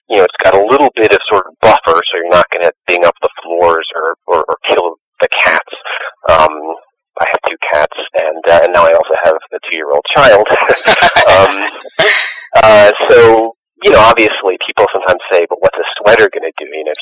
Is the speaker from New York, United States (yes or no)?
yes; New York City, New York, United States; now in Boston, United States; I grew up in New York City. I live in Boston now